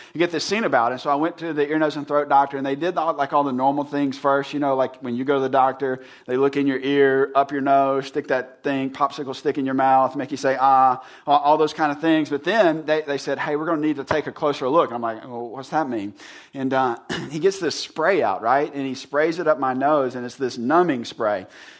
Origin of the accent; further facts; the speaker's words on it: Mississippi, United States; You can imagine growing up in Mississippi, it like changes 20 degrees every day, right?